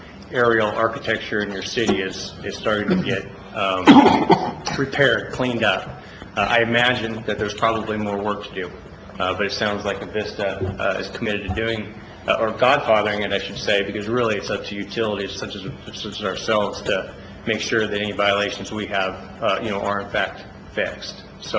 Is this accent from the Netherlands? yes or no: no; Spokane, Washington, United States; I'm the telecommunications director with NoNet, and I come from Spokane, Washington.